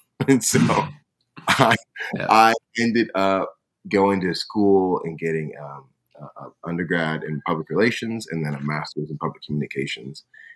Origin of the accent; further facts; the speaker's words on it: Escondido, California, United States; Grew up, born and raised in Escondido. My parents are immigrants.